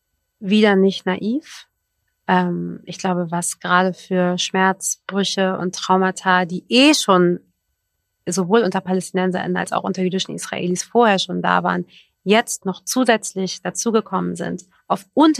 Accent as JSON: {"language": "German", "country": "Germany", "said": "Das ist für mich als Deutsche im Jahr 2025 der einzig logische Gedanke"}